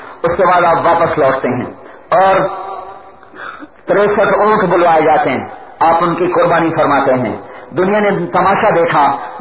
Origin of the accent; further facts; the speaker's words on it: Punjab, Pakistan; میرا ضلع ملتان ہے, اب خانے وال بن گیا